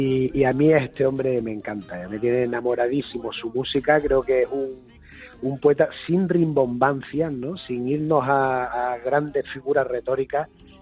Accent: Málaga, Andalusia, Spain

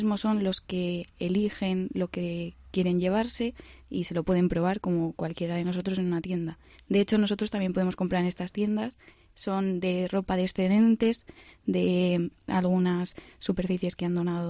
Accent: Guadarrama, Community of Madrid, Spain; al final pues somos gente de Guadarrama ayudando a gente de Guadarrama.

